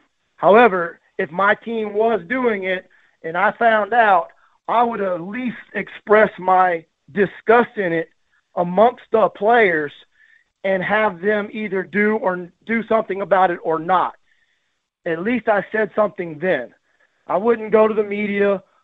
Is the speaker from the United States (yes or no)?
yes; Galveston, Texas, United States; you know I'm from Galveston, so I don't really care for guys that are snitches.